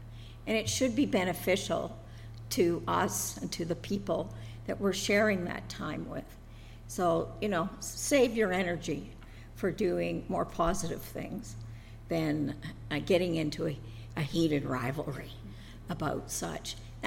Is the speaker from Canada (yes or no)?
yes; Owen Sound, Ontario, Canada; Now, where I grew up in Owen Sound, two high schools, West Hill, yay, and the OSCVI, boo.